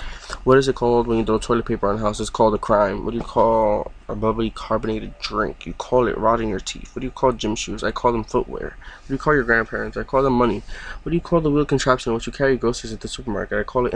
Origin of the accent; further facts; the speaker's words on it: New York, United States; I'm from New York. I'm 16. I'm gonna be 17 in 3 months.